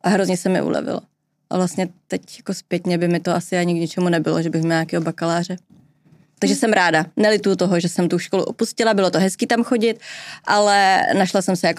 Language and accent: Czech; České Budějovice, South Bohemian Region, Czechia; A já jsem z Budějc